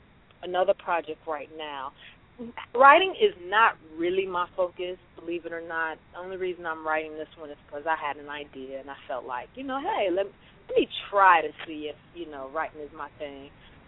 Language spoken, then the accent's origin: English; Chicago, Illinois, United States; also born or lived in Los Angeles; I do have a PhD in engineering from Georgia Tech, though I'm from Chicago. So after I graduated from Georgia Tech, I moved out to L.A. to act.